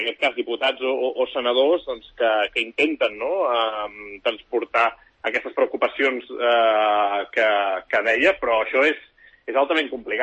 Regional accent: Sant Cugat del Vallès, Catalonia, Spain; jo visc a Sant Cugat, soc de Sant Cugat i segueixo vivint a Sant Cugat

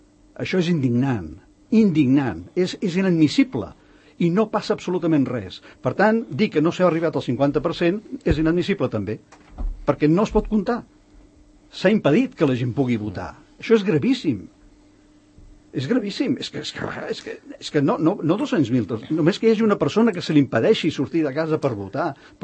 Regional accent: Catalonia, Spain; Així som els catalans.

